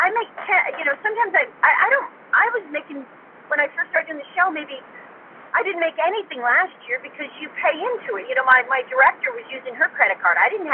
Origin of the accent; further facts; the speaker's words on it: Nebraska, United States; You say Nebraska, I'm from Nebraska, is boring.